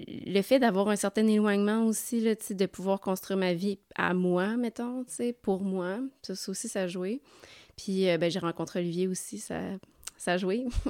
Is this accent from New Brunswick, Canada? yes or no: no; Sainte-Mélanie, Quebec, Canada; now in Baie-Comeau, Canada; Je viens de Sainte-Mélanie, c'est un petit village de Lanaudière. C'est un village très agricole.